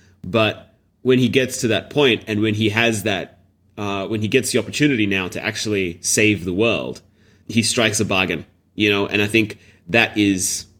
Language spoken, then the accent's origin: English; Boston, Massachusetts, United States; accent: Boston; It's my Boston accent.